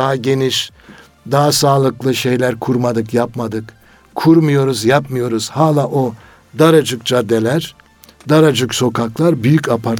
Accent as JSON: {"language": "Turkish", "region": "Elazığ", "country": "Turkey", "said": "Bakın Elazığlıyım ben."}